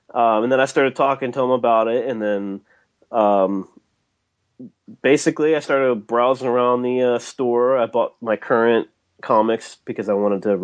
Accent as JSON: {"language": "English", "country": "United States", "tie": "born or raised there", "said": "I grew up on the Eastern Shore"}